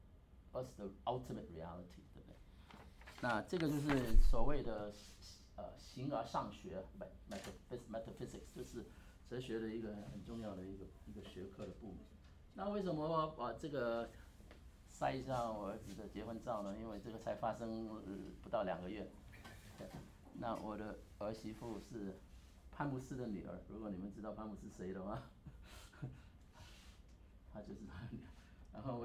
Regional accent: China; 但是人文呢，常常我们是中国人比较忽略的

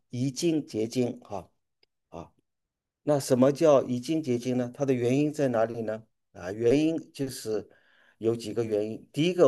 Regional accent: China; 跟我作为中国人理解的那个道是不一样的一个东西啊

